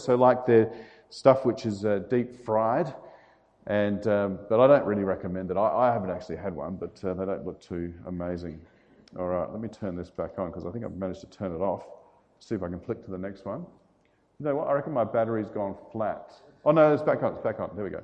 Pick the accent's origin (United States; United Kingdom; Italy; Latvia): United Kingdom; Uddingston, Scotland; born there; So I was born in Scotland in 1975, a little town called Uddingston in Glasgow.